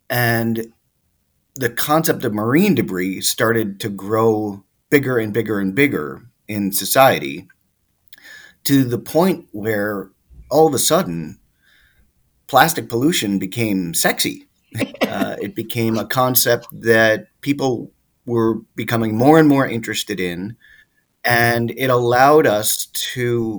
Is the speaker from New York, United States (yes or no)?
yes; New York, United States; I grew up in New York and spent every summer up the Adirondacks climbing all of the high peaks and learning to rock climb